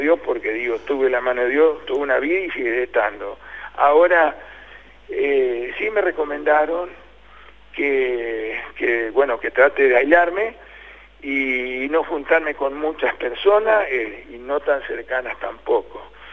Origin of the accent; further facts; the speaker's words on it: Argentina; soy argentino hasta los huesos. Llevo la marca argentina, etcétera, etcétera, hasta los huesos.